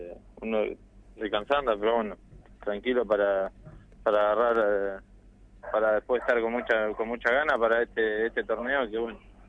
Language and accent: Spanish; Río Colorado, Río Negro, Argentina; Acá en mi pueblo estoy.